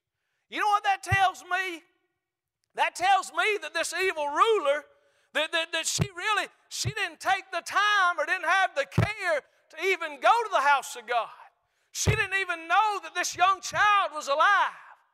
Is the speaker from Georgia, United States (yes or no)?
yes; Georgia, United States; I was born and raised on Lake Lanier, been around that lake my whole life.